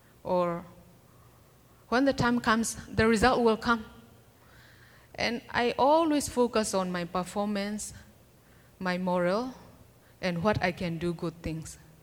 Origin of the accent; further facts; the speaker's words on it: Kalaymyo, Myanmar; English is a second language; I'm from Myanmar. I came from this northwestern part of Myanmar. My hometown is Kalimyok.